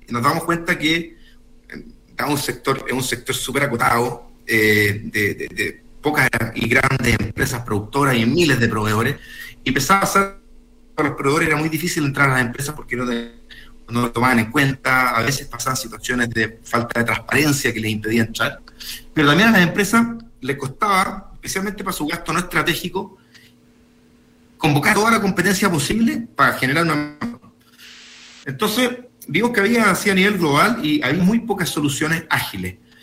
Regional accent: Santiago, Santiago Metropolitan Region, Chile; now in Puerto Varas, Chile; los dos somos santiaguinos, y nos fuimos a ir a Puerto Vara por distintas razones.

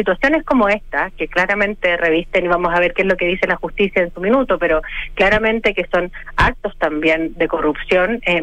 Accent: Chile; como chilenos

